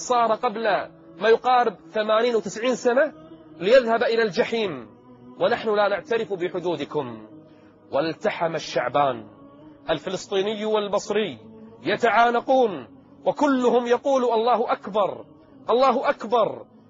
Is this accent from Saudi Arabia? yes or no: no; Kuwait; كل الناس عندنا في الكويت